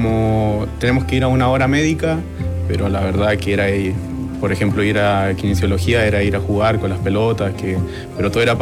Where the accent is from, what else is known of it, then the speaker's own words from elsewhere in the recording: Calbuco, Los Lagos, Chile; yo nací en Calbuco, nacido y criado en esa hermosa ciudad.